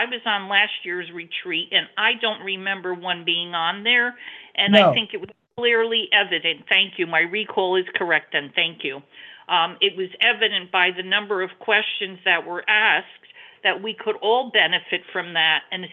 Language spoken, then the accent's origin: English; New Jersey, United States; from New Jersey.